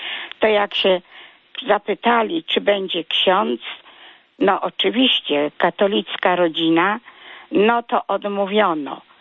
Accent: Poznań, Greater Poland Voivodeship, Poland; now in Toruń, Poland; Jestem rodowitą poznanianką. Pochodzę z Poznania. Mieszkam w Toruniu od 1941 roku. Mój ojciec był powstańcem wielkopolskim. Mieszkałam na Jeżycach.

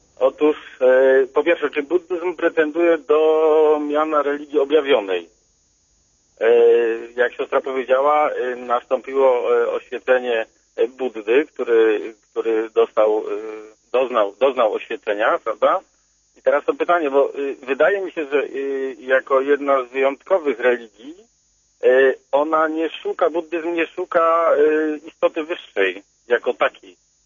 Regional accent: Poznań, Greater Poland Voivodeship, Poland; Jestem z Poznania.

